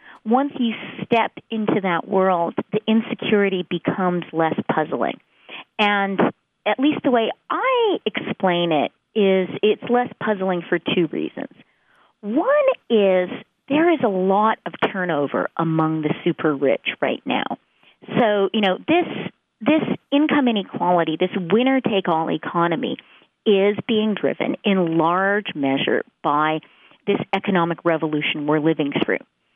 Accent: Canada

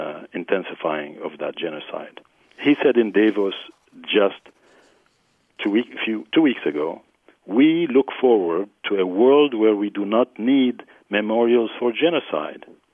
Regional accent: Syria; moved away as an adult; now in United States; I'm an American, first of all. … And I am also originally from Syria. I went to medical school there. So I left Syria. I was 23.

